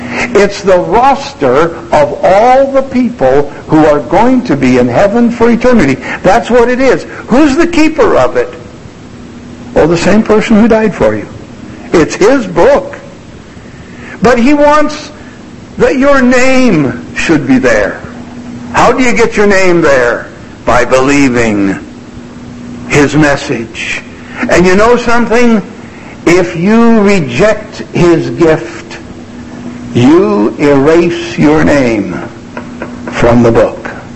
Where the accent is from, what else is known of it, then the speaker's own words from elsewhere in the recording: United States; I'm from the United States, as was said